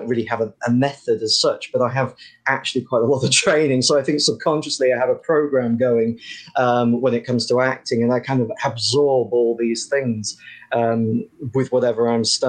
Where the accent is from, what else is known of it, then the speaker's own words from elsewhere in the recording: United Kingdom; because I'm British. It's the accent